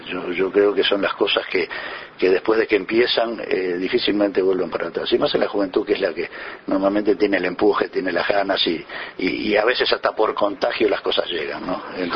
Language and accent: Spanish; Uruguay; como uruguayos que somos